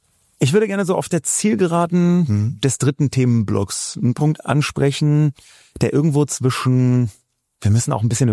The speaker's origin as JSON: {"language": "German", "region": "Berlin", "country": "Germany", "said": "ich komme aus Berlin."}